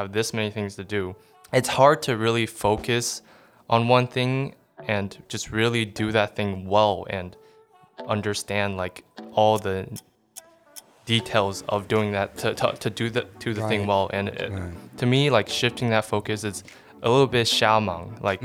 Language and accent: English; Taiwan; But I grew up in Taiwan, so my parents didn't want me to get a Taiwanese passport because they didn't want me to go to military.